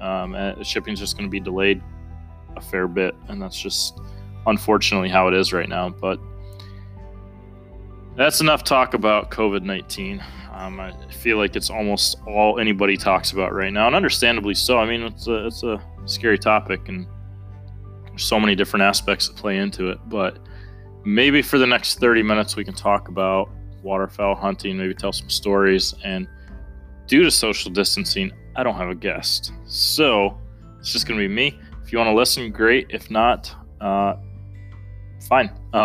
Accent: Detroit, Michigan, United States; I'm originally from Michigan. I'm from Detroit, from the city proper. So I grew up with in a densely populated area.

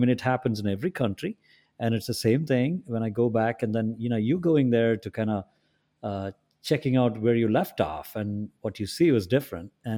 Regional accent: South India, India; moved away as an adult; now in United States; I've been in this country a good, 30 years now, something like that. And I grew up in India, southern part of India, a setting which you all know very well, middle-class setting. And I came here in 1991, 90, something like that.

